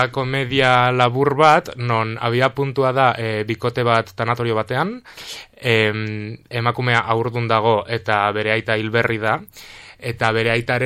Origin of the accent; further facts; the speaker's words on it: Pamplona, Navarre, Spain; born there; now in Barcelona, Spain; ni berez Iruña jaio nintzen, nire, baina nire familia guztia Durangokoa da, eta Bartzelonan bizi naiz.